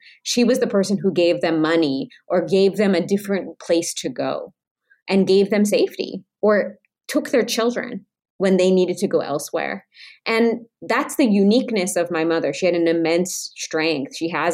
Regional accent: Fargo, North Dakota, United States; I grew up in Fargo, North Dakota

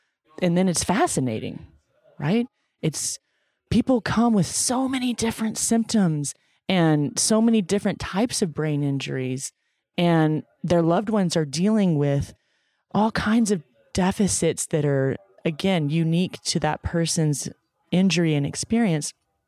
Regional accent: Texas, United States; also born or lived in Chicago / California; And so after 5.5 years, and I was in Chicago, I'm from Texas originally, it's cold.

